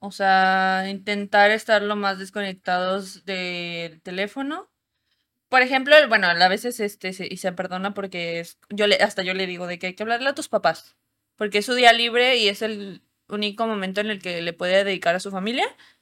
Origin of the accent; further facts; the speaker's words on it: Mexico; uno, por ejemplo, aquí como mexicano, pues va, viene, le chinga, trabaja duro, hace su dinero y se compra algo